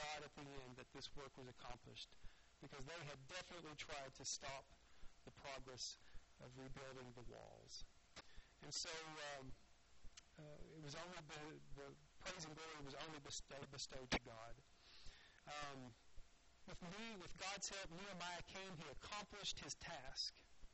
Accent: the South, United States; And so, growing up in the South, there was a phrase that I heard a lot

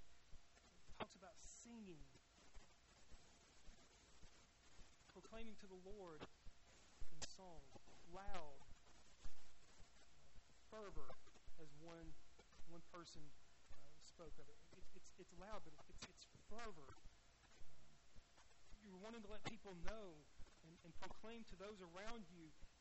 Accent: Deep South, United States; growing up in the Deep South, there was a time in the Bible Belt, so to speak, that modern contemporary Christian music was of the devil.

